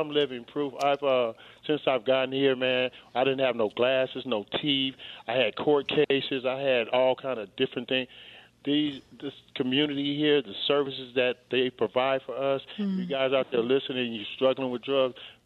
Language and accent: English; Bakersfield, California, United States; I was raised on Wilkins and Bliss in Bakersfield, Kern County, right off of Union. And that's where I was raised.